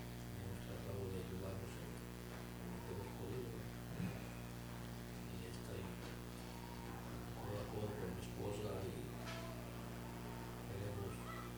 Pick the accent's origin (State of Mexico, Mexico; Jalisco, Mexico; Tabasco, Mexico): Jalisco, Mexico; moved away as an adult; now in United States; soy originario de California, Jalisco, México. Tengo radicado ya aquí en Estados Unidos, pero vine a 68